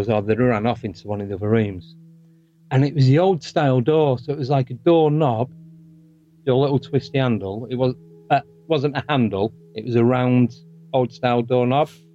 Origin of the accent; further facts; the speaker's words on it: Manchester, North West England, United Kingdom; Now, I'm from Manchester, originally, in the northwest of England.